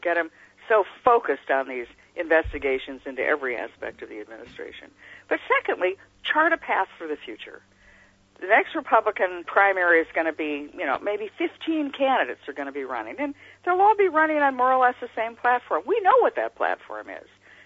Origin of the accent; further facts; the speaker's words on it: New York, United States; And I keep thinking, I'm a New Yorker, so I keep thinking back to Tammany Hall.